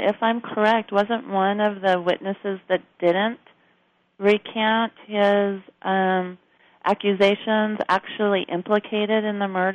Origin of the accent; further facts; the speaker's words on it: California, United States; You know, I'm from California, and, you know, we have the Oscar Grant killing